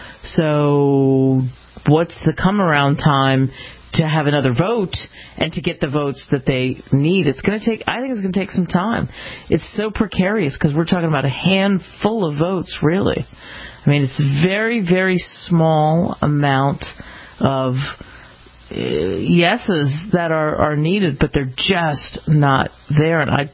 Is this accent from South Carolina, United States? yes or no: no; Philadelphia, Pennsylvania, United States; I can remember as a kid, growing up in Philly, we'd go to D.C.